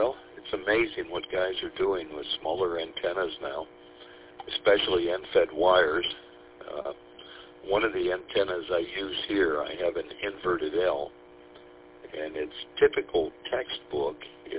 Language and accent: English; Lapeer, Michigan, United States; now in Clearfield, United States; I was raised in Lapeer, Michigan. My parents still live there.